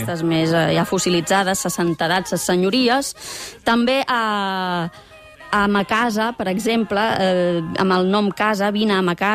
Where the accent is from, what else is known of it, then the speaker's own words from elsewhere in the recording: Barcelona, Catalonia, Spain; jo sóc barcelonina i dic mon pare i ma mare.